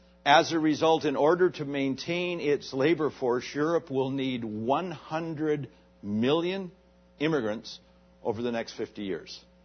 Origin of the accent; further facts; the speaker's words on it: Red Deer, Alberta, Canada; And I'm from Red Deer, Alberta, where we grew up hearing about the Alberta Rat Patrol.